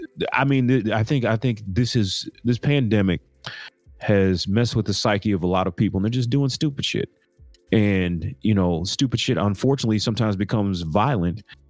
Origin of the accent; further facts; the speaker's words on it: Missouri, United States; I'm from Missouri to where they basically got that idea from Missouri.